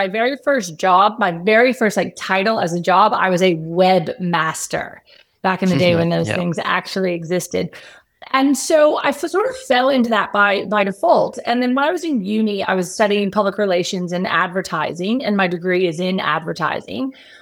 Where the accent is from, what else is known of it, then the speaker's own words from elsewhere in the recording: Texas, United States; moved away as an adult; now in Perth, Australia; weird accent, people tell me. They can't quite pick it, they say, because I have been here for 20 years. But I am originally from Texas and I came over to Australia as a backpacker.